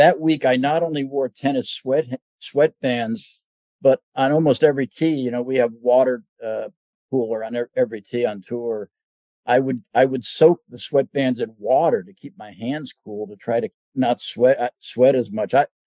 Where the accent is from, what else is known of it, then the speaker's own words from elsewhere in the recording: New England, United States; Even though I grew up in New England, I love playing in the heat.